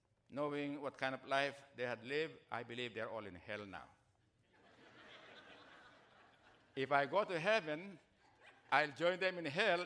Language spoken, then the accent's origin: English; Philippines; English is a second language; I'm Filipino, you know. I confuse sometimes words or letters.